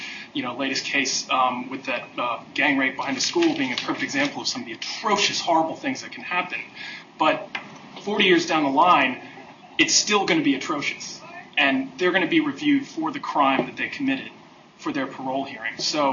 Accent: Georgia, United States; I'm 1L here. to Mr. Stimson, I come from Georgia, so big proponent of states' rights.

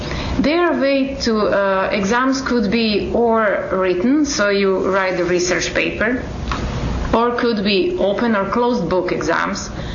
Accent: Serbia; Originally, I'm from Serbia

